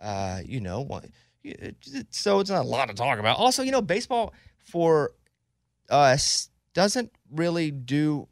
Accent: Arkansas, United States; But growing up in Arkansas, we used to go to Busch and play – like Legion ball, like championships in Busch Stadium, which was always awesome.

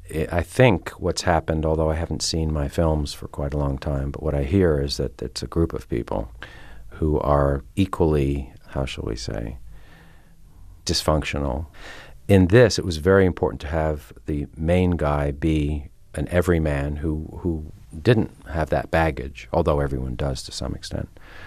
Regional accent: New York, United States; also born or lived in London; Yeah, I grew up mostly in New York, so a little bit in London, but no, not at all.

